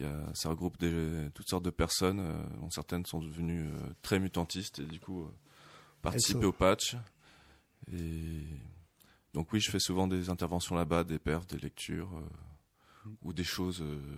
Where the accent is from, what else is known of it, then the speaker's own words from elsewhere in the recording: Paris, Île-de-France, France; now in Marseille, France; ça fait 3 ans et demi que j'habite à Marseille, même si je suis parisien d'origine.